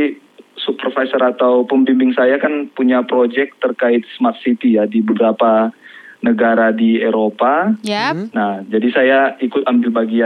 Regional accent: Pematangsiantar, North Sumatra, Indonesia; also born or lived in Balige; Jadi, kalau masa kecil saya itu di Siantar. Jadi lahir di Pematang Siantar. Ya, sampai SMP lah di Siantar. Kemudian SMA saya melanjutkan SMA itu di Balige di SMA Yayasan Sopo Surung, SMA 2 Balige.

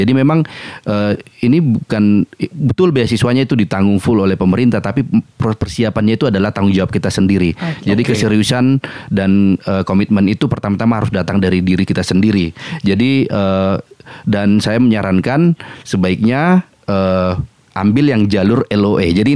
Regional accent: Laguboti, North Sumatra, Indonesia; sama seperti saya kan orang Laguboti juga nih

